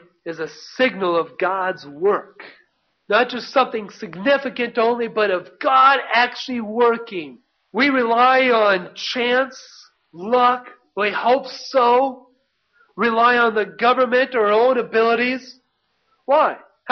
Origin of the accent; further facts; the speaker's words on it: Lincoln, Nebraska, United States; now in Detroit, United States; Well, I grew up in Lincoln.